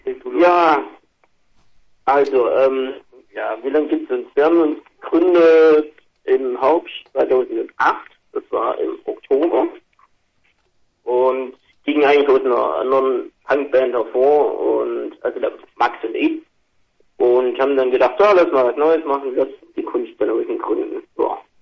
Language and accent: German; Aalen, Baden-Württemberg, Germany; Aus Baden-Württemberg, nee, Aalen.